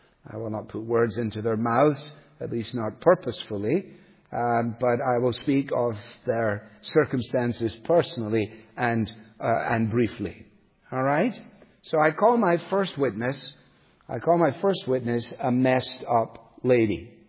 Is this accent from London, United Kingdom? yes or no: no; Scotland, United Kingdom; which pained me as a Scot, but I put it in anyway.